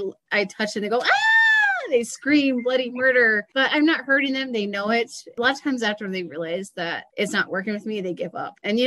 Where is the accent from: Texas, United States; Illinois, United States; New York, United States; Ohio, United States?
Ohio, United States; Dayton; now in Columbus, United States; I grew up in Dayton, and then I moved to Columbus. It's about two hours away from between each other.